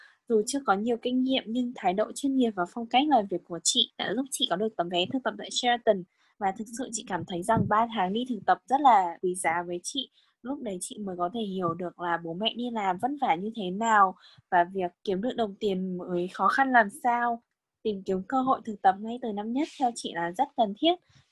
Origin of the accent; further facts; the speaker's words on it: Hanoi, Vietnam; chị sinh ra và lớn lên ở Hà Nội luôn, nên là bây giờ chị vẫn còn được ở cùng với gia đình và bố mẹ